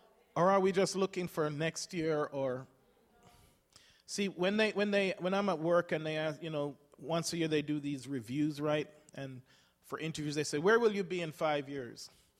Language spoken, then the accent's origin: English; England, United Kingdom; I grew up in England